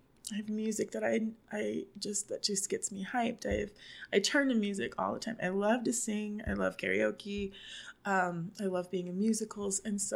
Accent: Oklahoma, United States; And I'm from Oklahoma. I don't know what dignitaries mean.

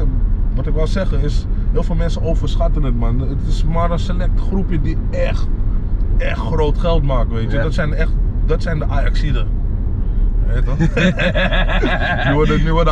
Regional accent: Amsterdam, North Holland, Netherlands; ik ben in Amsterdam Zuidoost opgegroeid. Toevallig, we rijden nu langs waar ik ben opgegroeid.

